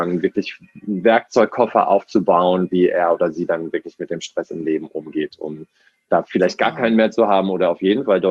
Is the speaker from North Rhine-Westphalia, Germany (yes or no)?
no; Hamburg, Germany; ich komme ja aus Hamburg hier, ne?